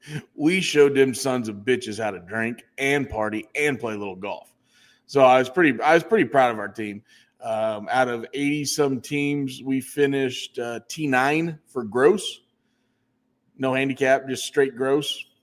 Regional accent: Midwest, United States; You know, we're from the Midwest, obviously

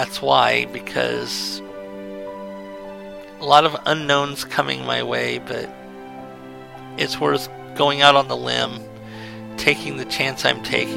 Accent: California, United States; because of being born and raised in California like I was. It'll be like going back home, back to my old stomping grounds in so many ways.

